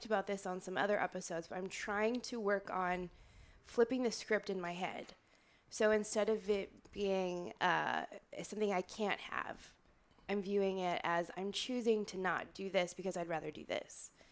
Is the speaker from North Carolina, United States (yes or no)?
no; Minnesota, United States; I'm from As Minnesota. All of us, I can say it.